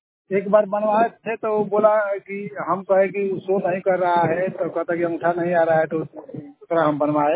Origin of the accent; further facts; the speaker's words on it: Gori, Bihar, India; मेरा गांव गोरी है और मेरा ब्लॉक रगर है, रोहतास जिला में पड़ता है।